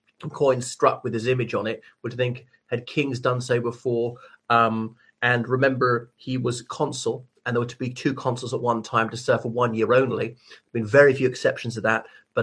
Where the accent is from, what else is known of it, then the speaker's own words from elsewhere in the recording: Ireland; from Ireland.